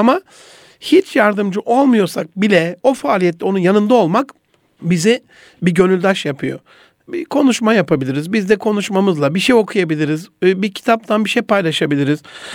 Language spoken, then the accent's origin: Turkish; Kilis Province, Turkey; also born or lived in Gaziantep; Ya işte Antepliyiz biz, Kilisliyiz